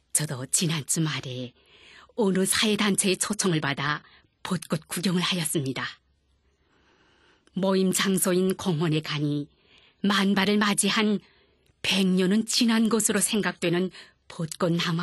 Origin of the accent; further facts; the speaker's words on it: North Korea; now in Japan; 제가 북조선에서 왔다는 것을 알게 된 사람들 가운데는